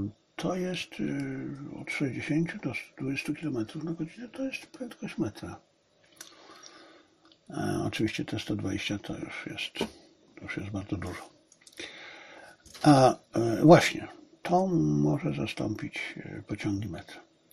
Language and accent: Polish; China; Polish is a second language; Dla mnie, bo jestem Chińczykiem, ponieważ jestem Chińczykiem.